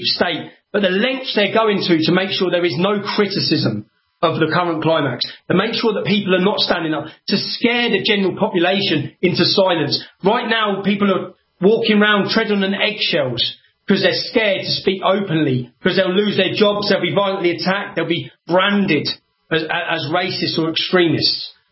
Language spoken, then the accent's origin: English; Luton, East of England, United Kingdom; I've had a mass apprenticeship in Islam in my hometown of Luton